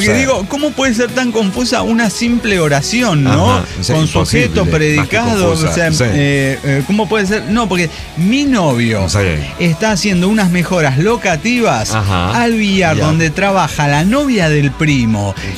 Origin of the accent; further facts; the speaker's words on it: Colombia; en Colombia a las 4 de la mañana es el toque de queda.